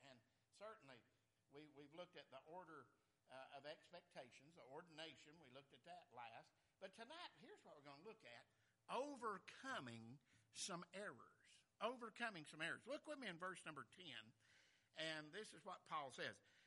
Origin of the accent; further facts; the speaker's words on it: Rossville, Georgia, United States; And so, you know, I'm from Rossville, Georgia.